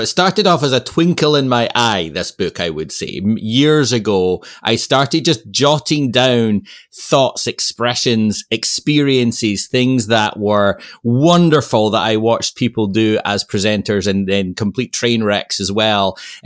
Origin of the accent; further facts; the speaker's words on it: Scotland, United Kingdom; now in Ohio, United States; I was born and raised in Scotland, and I find myself now living in Ohio.